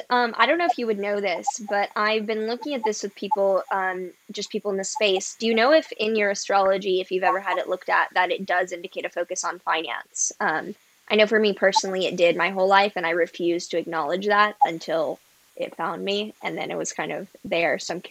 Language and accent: English; Texas, United States; Yeah, I'm from Texas, so I understand the Tex-Mex.